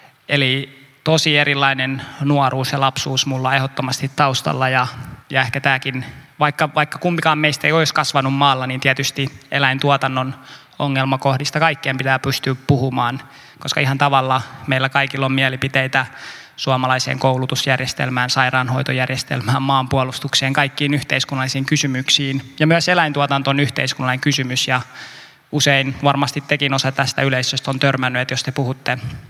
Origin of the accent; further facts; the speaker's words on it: Uzbekistan; also born or lived in Tajikistan; mä kasvoin Keski-Aasiassa, tarkalleen ottaen Uzbekistanissa ja Tadžikistanissa. Siellä mä vietin mun nuoruuden